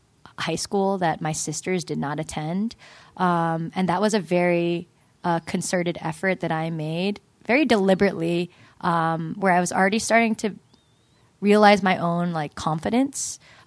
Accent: California, United States; he'll ask me where I'm from, and I'm like, I'm from California, dude.

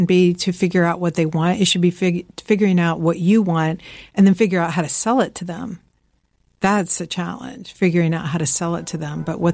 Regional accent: the South, United States; also born or lived in Midwest; And I'm from the South.

